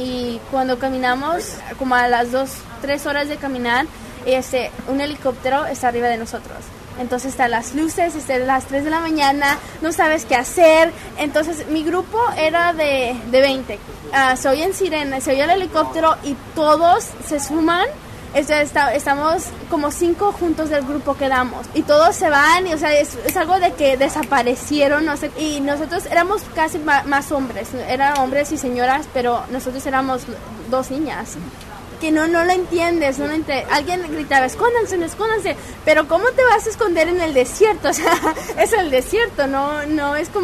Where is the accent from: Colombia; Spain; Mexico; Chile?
Mexico; now in Phoenix, United States; Toda mi vida antes de eso crecí en México, entonces no sabía inglés, me pusieron en clases de inglés como segunda lengua.